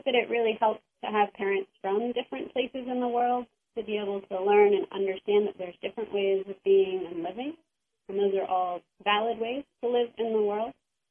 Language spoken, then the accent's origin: English; Mount Edgecumbe, Alaska, United States; born there; they met here in Anchorage in 1980 and moved to a small community, the community of Sitka, Alaska. And my brother and I were born in Mount Edgecombe